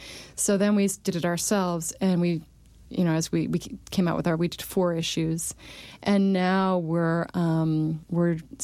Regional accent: Lansing, Michigan, United States; Even as a child, I grew up in Lansing, uh-huh.

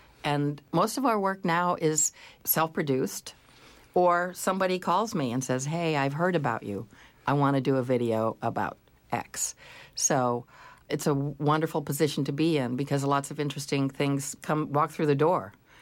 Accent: California, United States; Well, yes, in the sense that I grew up in California and went to Berkeley in the 60s.

